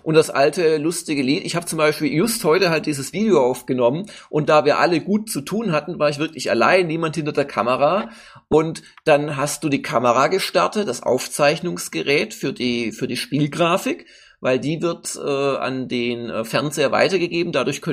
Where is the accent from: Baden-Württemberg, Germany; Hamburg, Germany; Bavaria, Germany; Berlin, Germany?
Baden-Württemberg, Germany; ich bin Schwabe